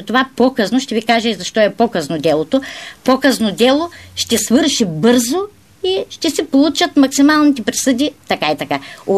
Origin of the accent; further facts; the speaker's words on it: Silistra, Silistra Province, Bulgaria; Ами ако съм от Силистър, то Сливен не е много близко. Пътувах 5 часа от сутринта.